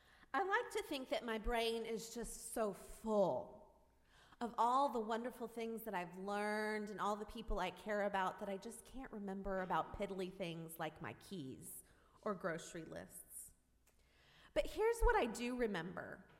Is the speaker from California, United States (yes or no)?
no; Georgia, United States; But I grew up in Georgia, where they're from